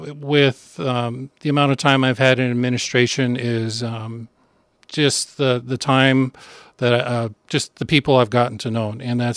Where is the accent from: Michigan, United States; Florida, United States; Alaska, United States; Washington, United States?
Alaska, United States; Wrangell; now in Nome, United States; I'm from Alaska. I was born and raised in Southeast Alaska in Wrangell.